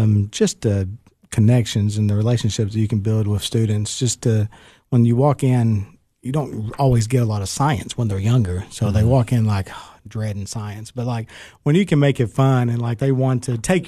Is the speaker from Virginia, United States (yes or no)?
no; Lynchburg, Tennessee, United States; I'm from Lynchburg, Tennessee.